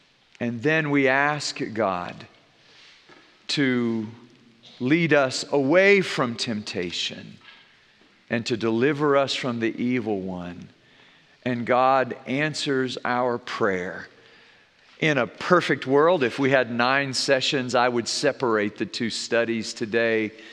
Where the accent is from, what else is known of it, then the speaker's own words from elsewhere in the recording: Groß-Gerau, Hesse, Germany; I had the advantage growing up in Germany, living in a little village called Großgerau, to live above a bakery.